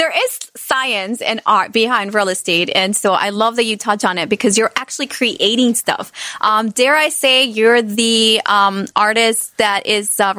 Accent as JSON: {"language": "English", "country": "Honduras", "said": "I'm from Honduras, so I miss the mountains and the beach and then the trees"}